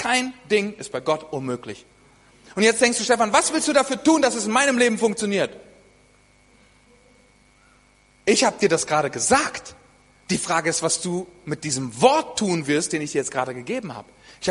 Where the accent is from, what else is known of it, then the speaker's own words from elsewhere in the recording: Germany; Wir als Deutsche, wir haben Erkenntnis und Erkenntnis und Erkenntnis.